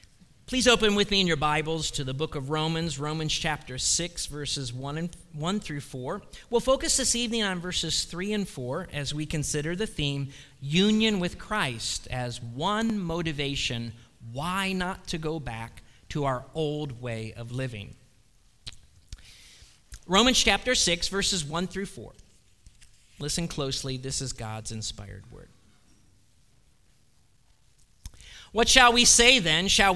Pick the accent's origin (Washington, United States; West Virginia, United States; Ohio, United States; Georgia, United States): Ohio, United States; Cleveland; born there; Well, I was born in Cleveland, Ohio. And as a result of that, I have many liabilities. First, I am a Browns fan.